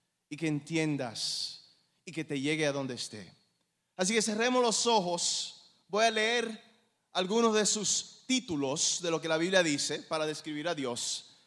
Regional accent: Dominican Republic; now in North Carolina, United States; vivo en Carolina del Norte, soy dominicano platanero.

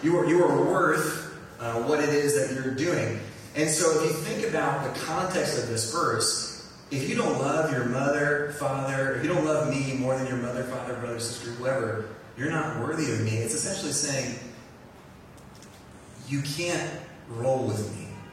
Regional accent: New Jersey, United States; We're from New Jersey. Born and raised in Jersey. I stay in Jersey until they kick me out.

